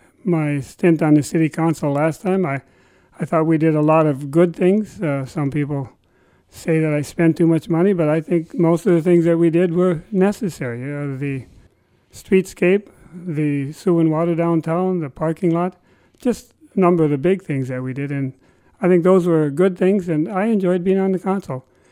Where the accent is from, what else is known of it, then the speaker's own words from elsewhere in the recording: Grand Portage, Minnesota, United States; No, I was born and raised in Grand Portage.